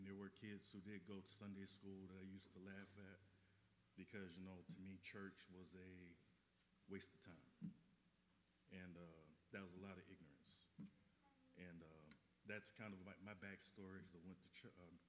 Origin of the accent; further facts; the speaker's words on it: West Palm Beach, Florida, United States; I grew up in West Palm Beach, Florida, a place called Pleasant City. It was a ghetto by most standards in the United States.